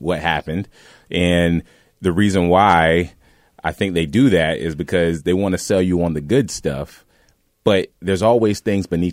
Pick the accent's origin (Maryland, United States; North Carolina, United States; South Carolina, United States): South Carolina, United States; also born or lived in Iowa; I'm from South Carolina, and coming from Iowa to South Carolina, I do see there is some good here, much better, especially for a black person like me leaving the South, coming to the Midwest.